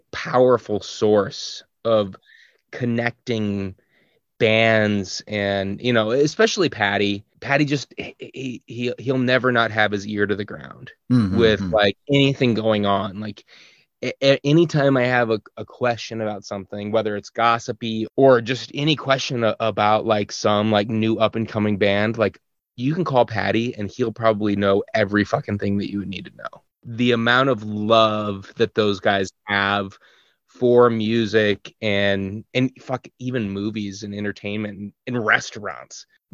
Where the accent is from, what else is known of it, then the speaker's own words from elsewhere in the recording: Pierre, South Dakota, United States; You know, I'm from Pierre, South Dakota originally. And it's, you know, South Dakota just in general is a super conservative, not great place.